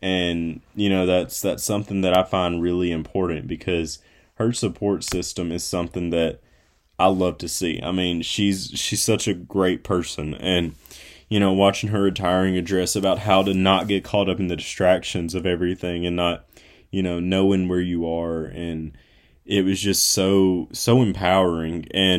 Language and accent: English; Tennessee, United States; And obviously I'm from Tennessee.